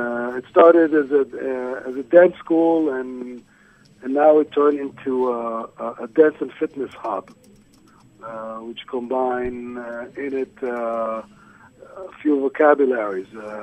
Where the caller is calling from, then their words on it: Israel; Right now, I'm actually calling you from Israel.